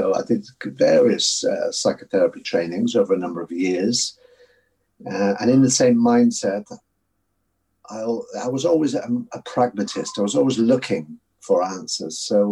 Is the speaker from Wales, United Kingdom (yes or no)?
yes; Carmarthen, Wales, United Kingdom; born there; as being 61 years old, it could be a long story. I was born in West Wales